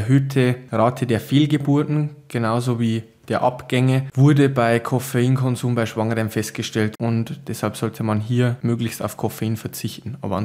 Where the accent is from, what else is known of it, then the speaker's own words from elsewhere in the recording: Riedlhütte, Bavaria, Germany; Ich komme aus Riedlhütte und bin Lehrkraft am Berufsbildungszentrum in Zwiesel.